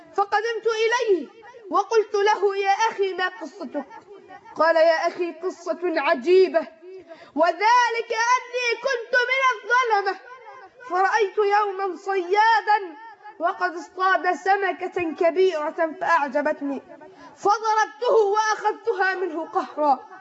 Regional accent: Egypt; بلدنا مصر

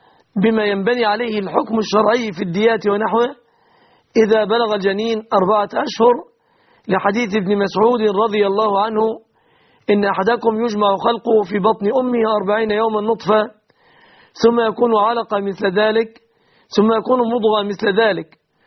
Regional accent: Egypt; في بلادنا مصر

